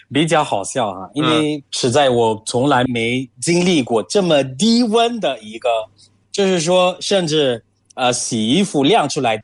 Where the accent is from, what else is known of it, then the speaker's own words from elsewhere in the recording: Cameroon; Chinese is a second language; 因为我是来自喀麦隆是雨林国